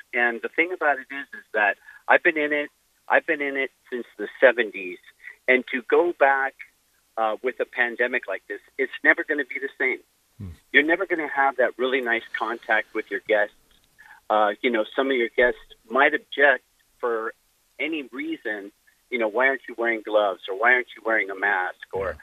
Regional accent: California, United States; moved away; I'm from California, and moving over here was quite a shock for everybody.

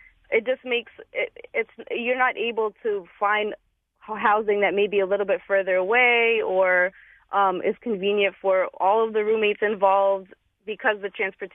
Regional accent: Stamford, Connecticut, United States; So when I left and graduated UConn, I was actually a teacher in Bridgeport and wanted to live in my hometown of Stamford.

